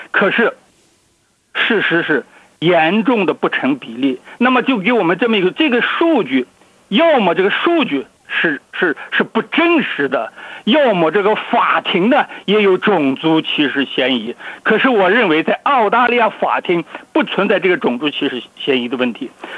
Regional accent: China; 按照我们中国人说话

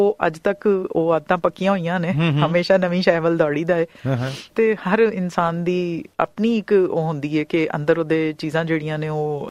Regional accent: Lahore, Punjab, Pakistan; ਹਾਂਜੀ, ਮੈਂ ਲਾਹੌਰ ਦੀ ਜੰਮਪਲ ਹਾਂ।

